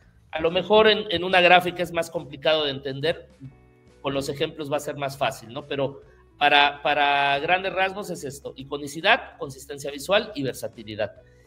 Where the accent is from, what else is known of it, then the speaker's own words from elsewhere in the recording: Mexico; es un deporte que tal vez en México, en mi país, no es tan famoso